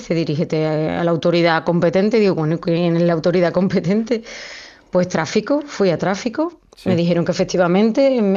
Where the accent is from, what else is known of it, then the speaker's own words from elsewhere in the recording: Guillena, Andalusia, Spain; Buenos días, soy de Guillena.